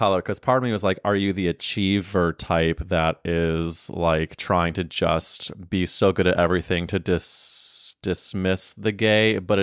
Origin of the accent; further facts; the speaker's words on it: Missouri, United States; cause I'm from Missouri and I'm from actually a pretty big Jewish community